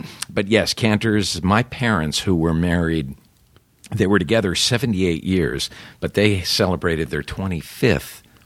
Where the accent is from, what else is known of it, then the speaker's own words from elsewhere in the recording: Los Angeles, California, United States; A native, grew up around Olympic and La Brea for probably up until the fifth grade, then moved over by the Olympic and Fairfax area.